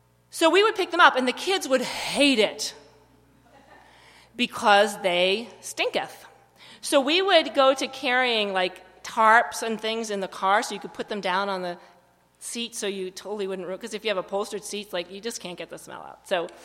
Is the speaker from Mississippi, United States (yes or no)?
no; Carrabassett, Maine, United States; I'm like, well, I'm from Carabasset, but when I'm in Hawaii, I don't expect people to know that.